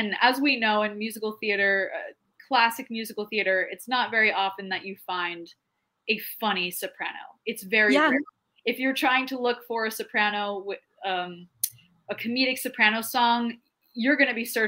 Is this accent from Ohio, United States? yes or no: no; New Jersey, United States; And also I'm from New Jersey originally, so it wouldn't be that far if I needed to get home.